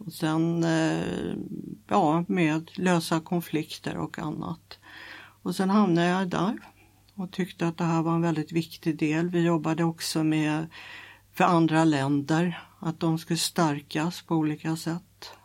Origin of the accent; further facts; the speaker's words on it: Enskede, Stockholm County, Sweden; Jag är född i Enskede. Uppväxt där.